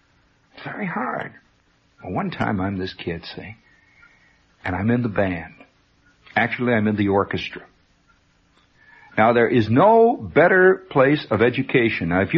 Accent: United States; and I have to say American life because I am an American. So I don't know about life in France that well.

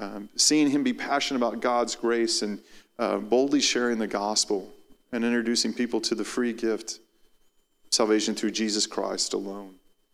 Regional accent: College Station, Texas, United States; they'll ask me when they hear that I'm from College Station

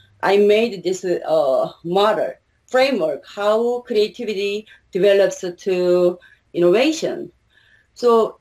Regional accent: South Korea; English is a second language; So, I started reading all the parenting books in Korean. I'm from Korea, right?

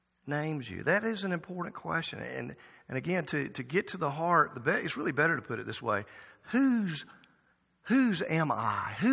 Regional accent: the South, United States; And I grew up in the South. I know about A&P grocery store.

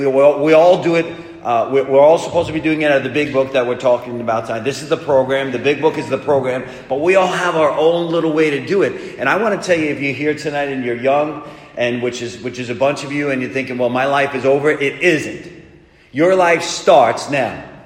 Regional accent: Long Island, New York, United States; I didn't come out of Long Island and get involved with drugs

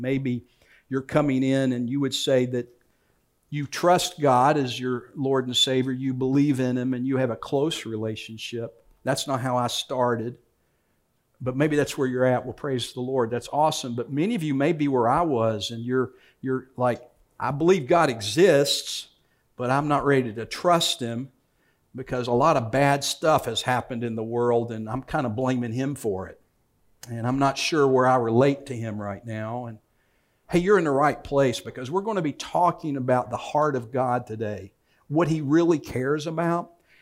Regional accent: Virginia, United States; It was a bigger church than we'd ever gone to when I was growing up in Virginia.

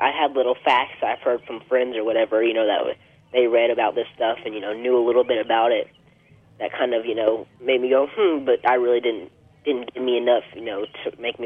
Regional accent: Knoxville, Tennessee, United States; I originally grew up in Knoxville, Tennessee. I lived there for pretty much 12, 13 years.

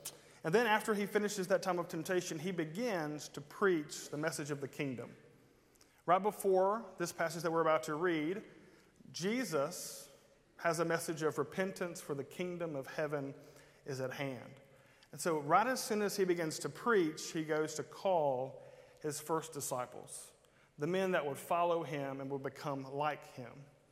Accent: Ellisville, Mississippi, United States; I grew up in Ellisville, this is my first time to be here with you in Brookhaven

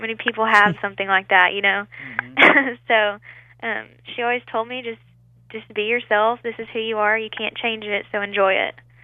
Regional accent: Texarkana, Texas, United States; I'm from the Texas side.

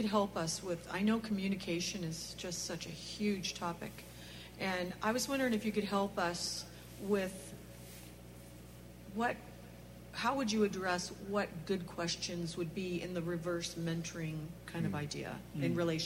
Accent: Northeast, United States; I'm from the Northeast, and I've learned that questions are everything.

